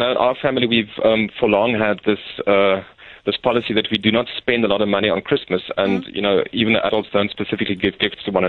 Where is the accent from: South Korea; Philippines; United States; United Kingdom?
United Kingdom; England; I know it as Biffles Bay because I'm English